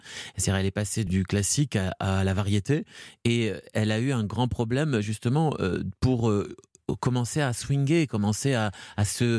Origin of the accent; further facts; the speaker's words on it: France; accent: French; Moi, j'ai un accent assez puissant, et ils aiment bien l'accent français.